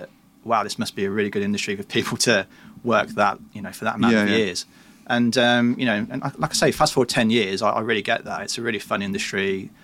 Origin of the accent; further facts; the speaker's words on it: Peterborough, East of England, United Kingdom; I was born and raised in Peterborough in Cambridgeshire. So it's actually only about an hour's drive from King's Lynn, where Foster and Gamco is based. I did spend a few years up in the northeast as a student